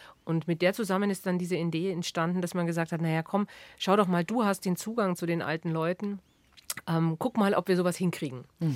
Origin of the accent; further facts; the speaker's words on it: Sonthofen, Bavaria, Germany; born there; Ja, ich komme aus Sonthofen gebürtig, wobei das nochmal eine ganz andere Geschichte ist als Hindelang.